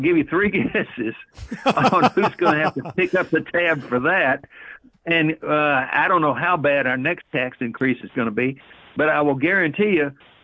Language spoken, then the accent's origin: English; Nashville, Tennessee, United States; I was born and raised in Nashville. It used to be a really nice town, enjoyable.